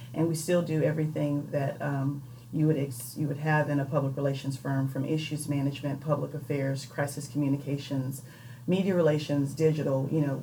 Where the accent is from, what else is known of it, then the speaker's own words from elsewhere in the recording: Miami, Florida, United States; So I am from Miami, Florida. And I did not grow up with a silver spoon in my mouth. You know, we grew up of modest means, my family.